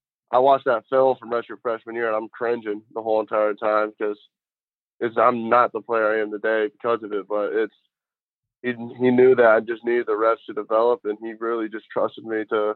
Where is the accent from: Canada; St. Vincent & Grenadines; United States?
United States; Prophetstown, Illinois; So I'm from a really small town. I'm from Prophetstown, Illinois, most famously known as the hometown of Brett Bielema.